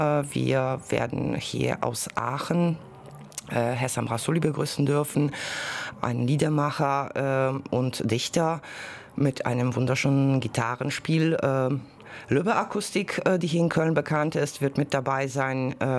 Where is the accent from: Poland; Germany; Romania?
Poland; Ich komme selber aus Polen, ich weiß, was es bedeutet, Pass haben zu müssen, damals noch aus dem nicht demokratischen Polen, mit Grenzen, mit allem.